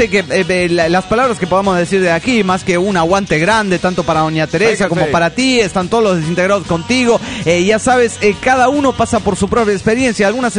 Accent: Colombia; yo soy de Colombia

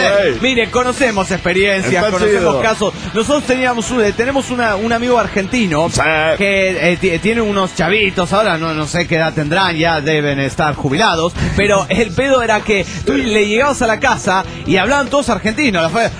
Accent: Puebla, Mexico; de Puebla, México.

